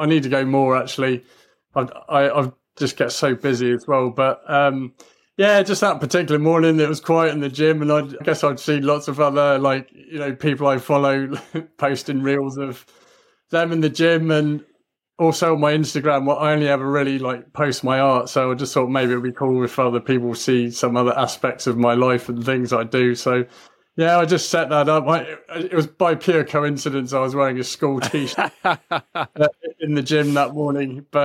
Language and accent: English; England, United Kingdom; I grew up in England